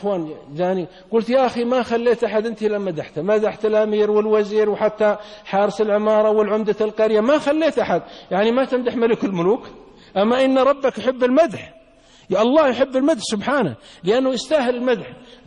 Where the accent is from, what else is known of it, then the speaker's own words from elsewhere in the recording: Saudi Arabia; كان في بلدة عندنا في السعودية رجل عابد